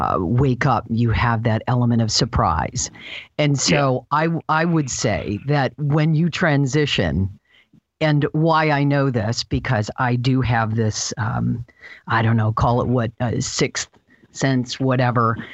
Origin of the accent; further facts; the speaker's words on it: Michigan, United States; now in California, United States; I was raised in the Lutheran faith, good little Christian girl, went to church every Sunday. And my folks, I moved to California and I started exploring other ideas and ideologies and learning from various people, because my world expanded from just Michigan to a grander thing.